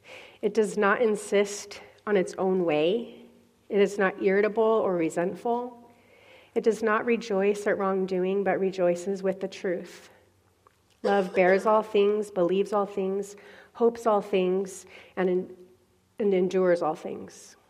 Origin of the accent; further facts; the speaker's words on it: California, United States; now in Kansas, United States; And I'm from California. My grandfather, my dad's dad, moved to California when he was a young man from Kansas City.